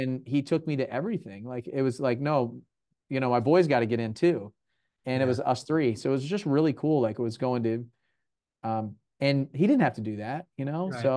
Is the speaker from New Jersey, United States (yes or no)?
no; Baltimore, Maryland, United States; Yeah, so I grew up in Baltimore. Like, my middle school and high school years were in outside of Baltimore in a suburb.